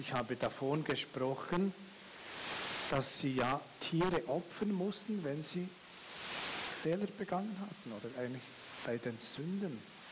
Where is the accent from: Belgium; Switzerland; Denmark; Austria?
Switzerland; Denn die Schweiz, als Schweizer konnte man damals nicht einfach nach Großbritannien so schnell eine Arbeit bekommen.